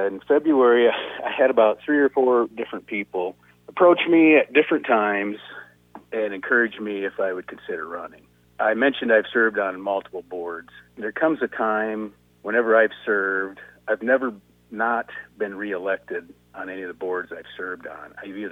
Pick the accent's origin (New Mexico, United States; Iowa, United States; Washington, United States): Iowa, United States; Alexander; Well, I grew up near Alexander on a family dairy farm. I've spent most of my life in District 3.